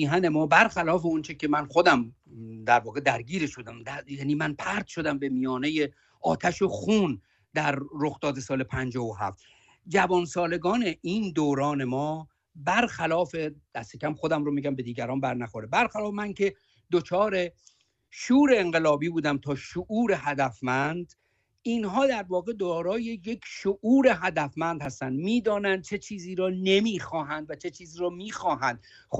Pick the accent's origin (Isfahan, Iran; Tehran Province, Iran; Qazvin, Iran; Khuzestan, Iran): Tehran Province, Iran; Tehran; من در منطقه سرا اکبرآباد در جنوب غربی تهران بزرگ شدم، بزرگ شده اونجا هم هستم.